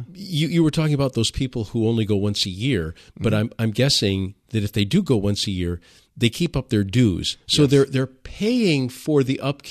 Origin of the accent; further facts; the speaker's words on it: Detroit, Michigan, United States; I'm from Detroit, as you know, and I remember a story of the history, if you will, of the Italian communities in Detroit.